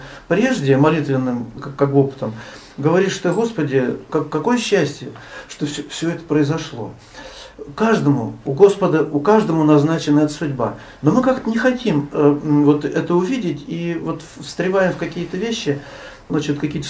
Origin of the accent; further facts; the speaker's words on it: Tatarstan, Russia; Ну, я родился, вырос в Татарстане, недалеко от Елабуги это было, в общем. Я туда много раз в детстве тоже ездил.